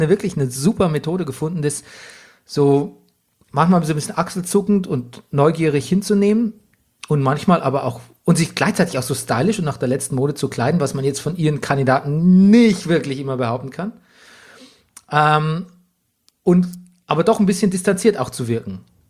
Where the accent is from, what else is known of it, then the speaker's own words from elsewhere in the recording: Bavaria, Germany; Ja, so klassifiziert man bei uns in Bayern. Frange ist alles gesagt, ne?